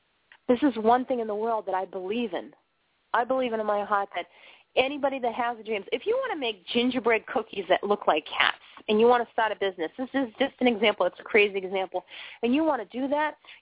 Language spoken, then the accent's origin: English; Boston, Massachusetts, United States; I found out, you know, companies, I was from Boston, and, you know, just getting into, you know, dinner theater